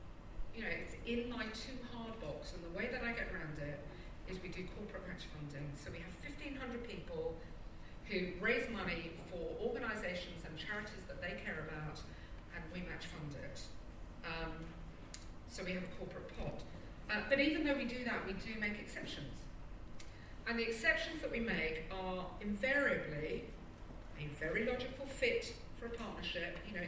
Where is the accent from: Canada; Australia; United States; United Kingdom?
United Kingdom; Camden, London; they bothered to find out that I was born and raised in Camden, that I knew the estates around there, that I'd been to school there, that I knew the problems of the borough.